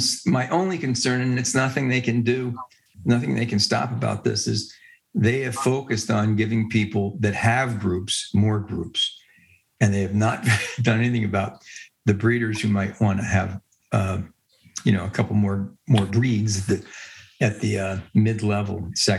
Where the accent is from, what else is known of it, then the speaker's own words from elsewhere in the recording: Canada; I know what I'm thinking. I'm Canadian. I got a shot.